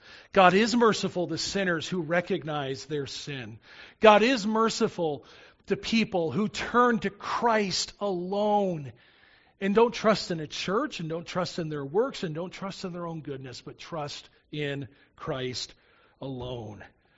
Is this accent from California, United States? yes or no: no; Chicago, Illinois, United States; as a 17-year-old boy growing up in the Chicago area who never went to church